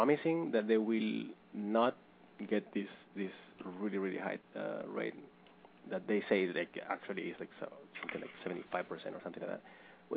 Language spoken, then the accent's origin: English; Rosario, Santa Fe, Argentina; I am from Rosario City, the same city that Guevara was from.